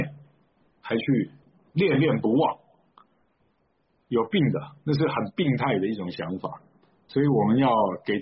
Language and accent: Chinese; Tainan, Taiwan; 我在台南长大的，我读的学校叫台南二中，它在日据时代是日本人的台南一中啊。